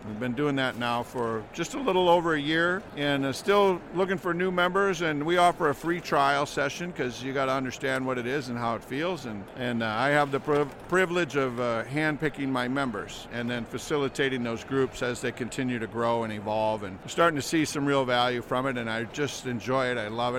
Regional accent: Minneapolis, Minnesota, United States; I'm from Minneapolis. I've been in franchising literally my whole life. I grew up in a franchisor.

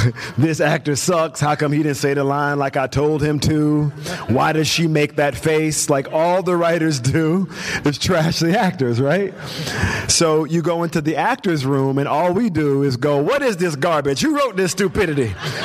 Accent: South Carolina, United States; So, I'm from South Carolina, from the deep south

